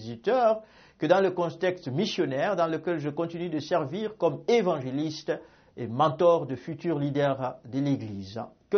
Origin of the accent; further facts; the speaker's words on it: Kinshasa, DR Congo; now in United States; J'habite aux États-Unis d'Amérique. Je suis originaire de Kinshasa au Congo démocratique où j'ai fait mes études de primaire et secondaire dans les années 80.